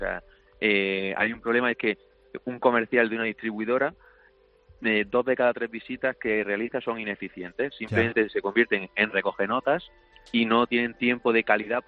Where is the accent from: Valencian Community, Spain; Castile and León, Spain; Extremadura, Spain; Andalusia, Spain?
Andalusia, Spain; Granada; now in Madrid, Spain; Estamos en Madrid. Somos de Granada, pero estamos en Madrid.